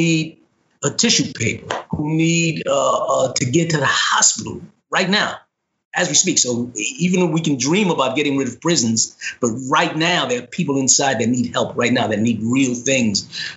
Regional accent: Bronx, New York, United States; So I grew up in the South Bronx and, you know, like I said, I was jumped around from foster home to foster home

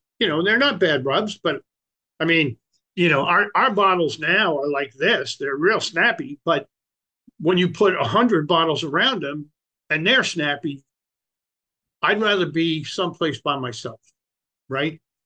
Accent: Maine, United States; none of which I've ever had. I'm from Maine.

